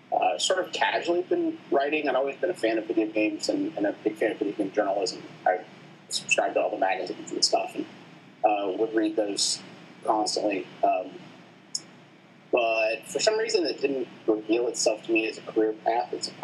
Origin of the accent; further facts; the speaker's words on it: Huntington, West Virginia, United States; I grew up in Huntington, West Virginia, which is sort of where, if you know your U.S. geography, it's where Ohio, West Virginia, and Kentucky all meet, in that general area.